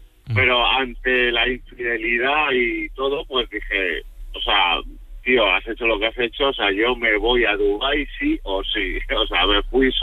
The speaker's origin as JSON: {"language": "Spanish", "town": "Valencia", "region": "Valencian Community", "country": "Spain", "said": "yo soy de Valencia."}